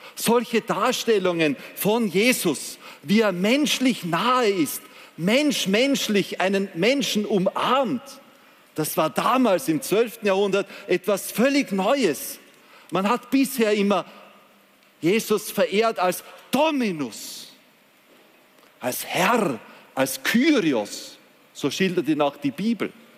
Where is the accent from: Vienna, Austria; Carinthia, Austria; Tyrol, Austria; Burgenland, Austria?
Vienna, Austria; born there; ich bin ein gebürtiger Wiener